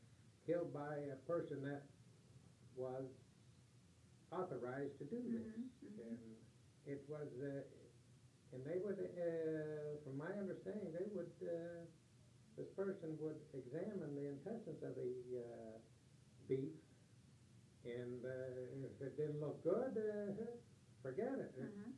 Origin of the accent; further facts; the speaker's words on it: Youngstown, Ohio, United States; also born or lived in Canton; My youngest childhood, I was born in Canton, Ohio. And I guess we must have moved when I was. I can't remember entering into Youngstown